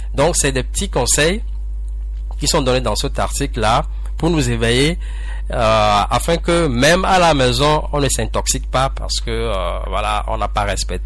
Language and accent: French; Togo; chez nous au Togo, en tout cas en Afrique